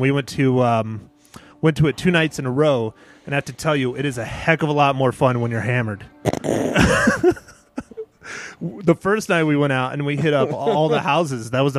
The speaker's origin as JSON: {"language": "English", "region": "Arizona", "country": "United States", "tie": "born or raised there", "said": "I grew up in Arizona, and everything growing up as a child was Circle K's and Chevrons."}